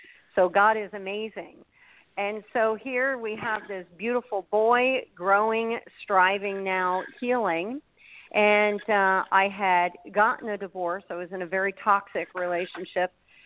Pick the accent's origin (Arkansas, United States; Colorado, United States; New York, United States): New York, United States; now in Florida, United States; No, I'm originally from New York.